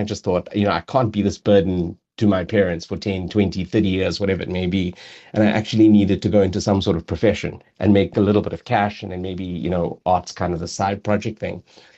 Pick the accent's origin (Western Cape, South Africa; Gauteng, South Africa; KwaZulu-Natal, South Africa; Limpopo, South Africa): KwaZulu-Natal, South Africa; Durban; So I grew up in Durban.